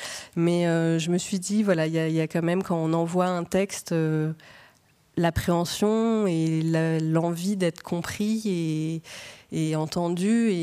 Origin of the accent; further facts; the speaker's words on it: England, United Kingdom; donc j'ai grandi en Angleterre, une langue dans laquelle j'écrivais pas spécialement